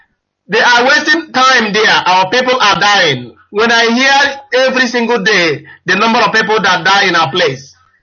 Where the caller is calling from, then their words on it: Nottingham, East Midlands, United Kingdom; I'm calling from Nottingham.